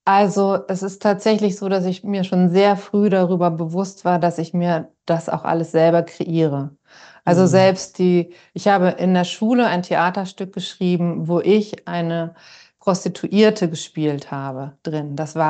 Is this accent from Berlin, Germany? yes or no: yes; Berlin, Germany; ich bin in Berlin groß geworden